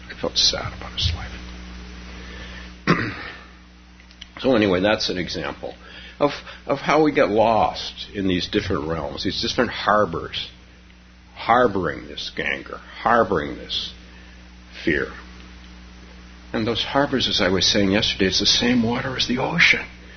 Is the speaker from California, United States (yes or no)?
yes; Palo Alto, California, United States; Oh, I can remember. I grew up in Palo Alto